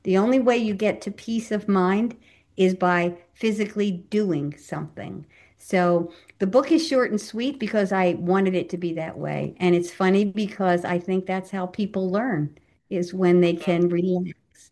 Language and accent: English; Philadelphia, Pennsylvania, United States; I'm from Philly, so I curse a lot.